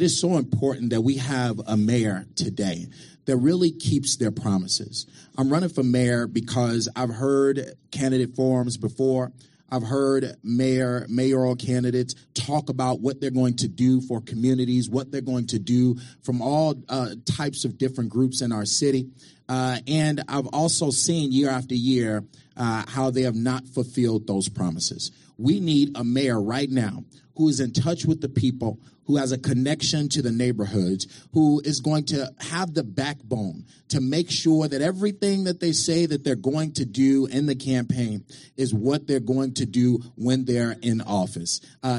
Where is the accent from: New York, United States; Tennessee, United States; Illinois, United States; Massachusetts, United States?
Illinois, United States; I'm from Inglewood and Inglewood and Gresham, as well as from North Lawndale. And I was raised by my grandmother and my grandfather, who just happened to be deaf.